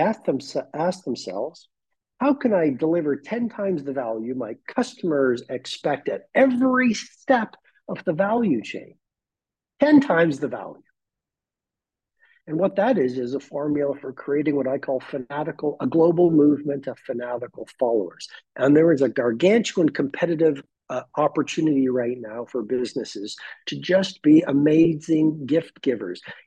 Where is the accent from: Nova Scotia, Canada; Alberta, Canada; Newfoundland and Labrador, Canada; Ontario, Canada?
Nova Scotia, Canada; Port Hawkesbury; I was living in Port Hawkesbury, Cape Breton, Nova Scotia, my hometown.